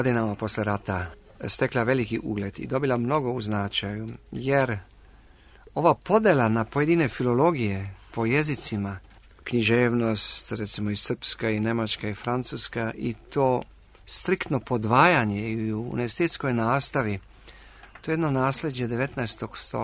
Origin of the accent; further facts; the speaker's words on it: Austria; also born or lived in Belgrade, Serbia; Ja sam godište 1920. rodio sam se u Beogradu. Međutim, kad mi je bilo 4 godine, ja sam odveden iz Beograda. Mene onda jedna tetka prihvatila, koja je živjela u inostranstvu, u Austriji, i ja sam onda prešao u Austriju.